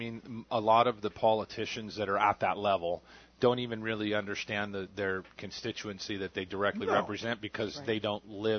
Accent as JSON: {"language": "English", "region": "California", "country": "United States", "lives_now": "Arizona, United States", "said": "it's my adopted county. I'm from California."}